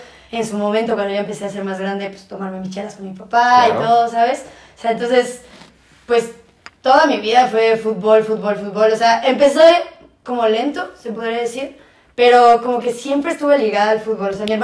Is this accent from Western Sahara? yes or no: no; Mexico; also born or lived in Medellín, Colombia; Nacida el 22 de noviembre en Medellín, Colombia. No tengo acento colombiano porque he vivido en México toda mi vida.